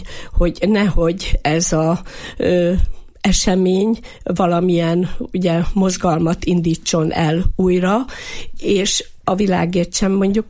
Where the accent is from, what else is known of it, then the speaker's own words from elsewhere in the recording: Hungary; legyünk arra büszkék, hogy magyarok vagyunk